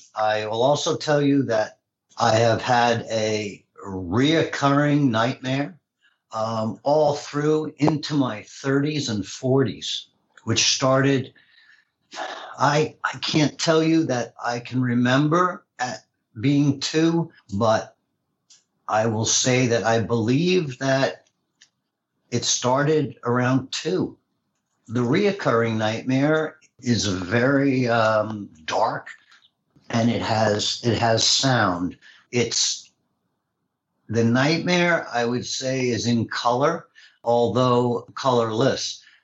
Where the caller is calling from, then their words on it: Houston, Texas, United States; I'm calling from Houston, Texas, correct.